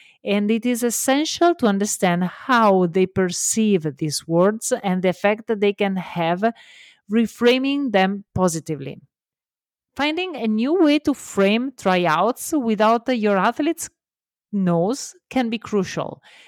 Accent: Italy; English is a second language; I'm Italian, love my accent because I know you will, and embrace my mistakes because I know I will do many.

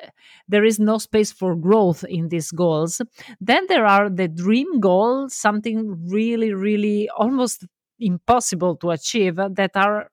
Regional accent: Italy; English is a second language; I'm Italian, so love my accent and embrace my mistakes.

